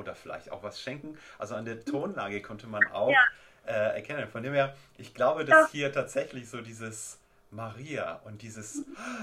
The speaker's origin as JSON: {"language": "German", "country": "Poland", "tie": "born there", "said": "Also ich bin ja in Polen geboren."}